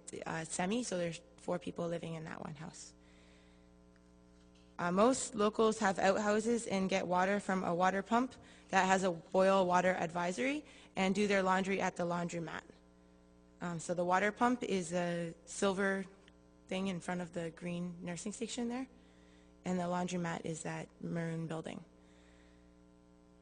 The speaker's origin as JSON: {"language": "English", "country": "Canada", "said": "As a Canadian"}